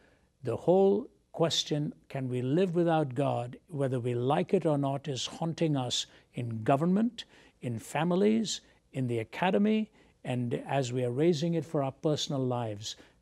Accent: India; For example, I come from India, where traffic is the topic of songs.

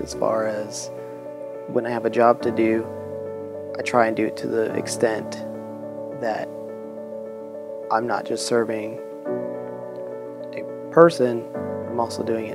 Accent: Salem, Oregon, United States; I'd like to tell you my story. I grew up in Salem, Oregon, and lived with a single mother.

